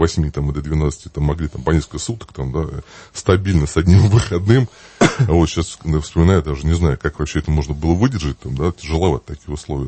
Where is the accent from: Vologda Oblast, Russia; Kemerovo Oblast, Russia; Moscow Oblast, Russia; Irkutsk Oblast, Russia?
Moscow Oblast, Russia; потому что я из Московской области